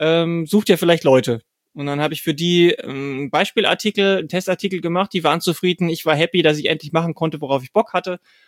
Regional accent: Bavaria, Germany; born or raised there

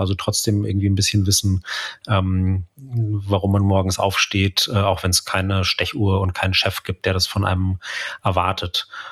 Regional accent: Bavaria, Germany; bei der Kleinstadt-Lokalzeitung von auch der Süddeutschen im Münchner Umland, wo ich aufgewachsen bin

